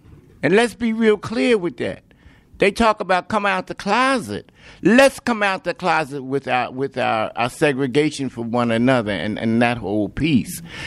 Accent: Philadelphia, Pennsylvania, United States; Remember, segregation was running rampant here in Philadelphia during that time. So I was from North Philly.

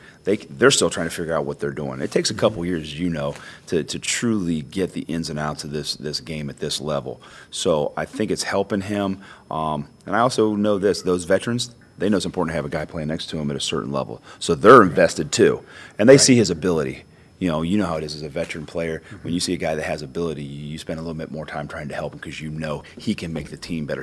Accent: Akron, Ohio, United States; We come from similar backgrounds, being in the Midwest and old mill towns.

